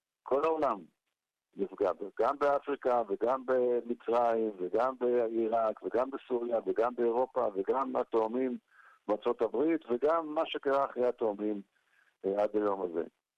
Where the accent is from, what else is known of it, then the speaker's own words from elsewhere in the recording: Nahalal, Northern District, Israel; אני נולדתי שם, הילדים שלי נולדו שם, הם דור רביעי, אני דור שלישי בנהלל.